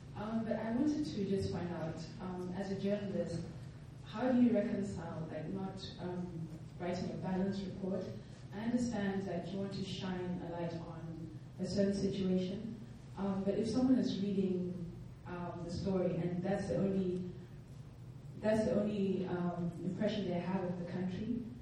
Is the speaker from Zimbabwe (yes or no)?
yes; Zimbabwe; I'm a journalism student here, and I'm from Zimbabwe.